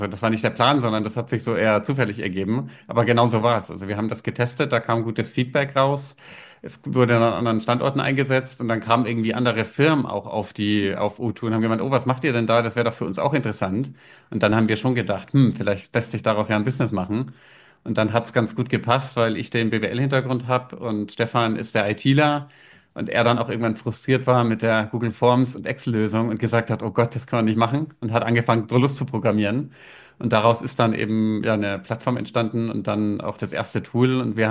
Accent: Bavaria, Germany; Ich bin aufgewachsen in der Mitte von Bayern, so ziemlich genau am geografischen Mittelpunkt von Bayern, in einem kleinen Ort. Hab da Schule gemacht

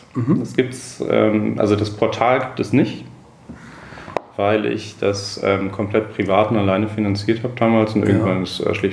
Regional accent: Cologne, North Rhine-Westphalia, Germany; ich bin eigentlich Kölner. Studiert habe ich in St. Augustin

